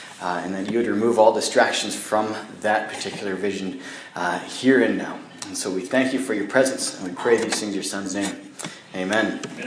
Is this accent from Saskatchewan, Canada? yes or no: yes; Regina, Saskatchewan, Canada; And I grew up in Regina here.